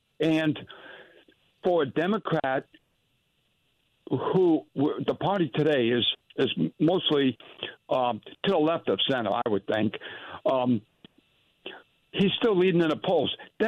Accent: New England, United States; Look, I grew up in the New England area

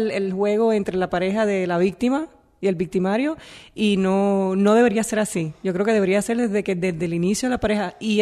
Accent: Naranjito, Puerto Rico; El origen, yo vengo de Naranjito, de un pueblito que tú no vas a conocer nunca porque no vas a hacer nada nunca allí en Puerto Rico

